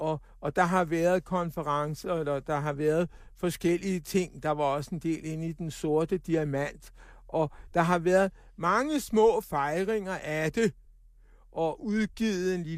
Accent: Frederiksberg, Capital Region of Denmark, Denmark; Ja, jeg er fra Frederiksberg.

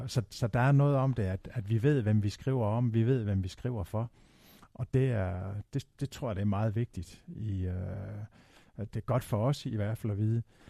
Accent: Region of Southern Denmark, Denmark; både som mindretalsmenneske og også som sønderjyde

